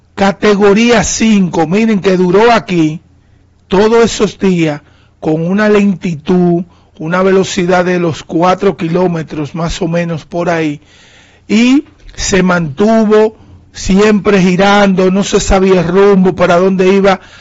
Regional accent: Dominican Republic; como población y como dominicanos que somos

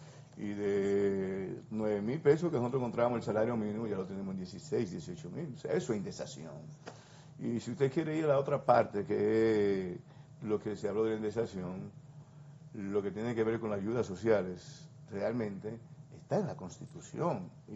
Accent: Cibao, Dominican Republic; Nosotros hablamos de Santo Domingo, lo que somos del Cibao

